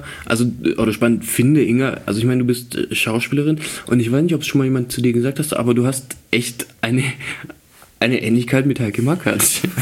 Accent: Baden-Württemberg, Germany

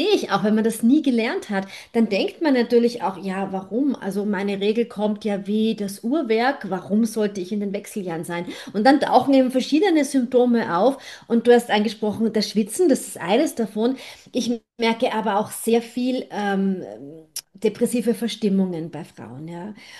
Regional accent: Vienna, Austria; ich bin 54 Jahre alt, ich bin Wienerin.

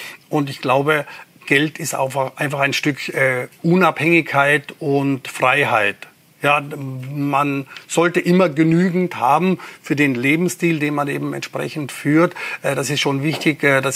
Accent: Carinthia, Austria; Ich bin ein gebürtiger Kärntner. Ich komme vom Land, also nicht einmal vom Land, sondern ich komme vom Berg. Ich bin wirklich aus einem kleinen Bergbauerndorf in Kärnten an der Grenze zu Osttirol und Italien aufgewachsen.

